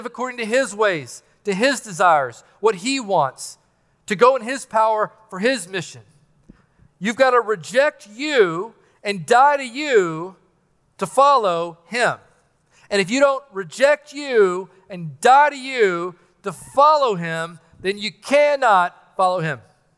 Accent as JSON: {"language": "English", "country": "United States", "said": "I'm American. I'm voting."}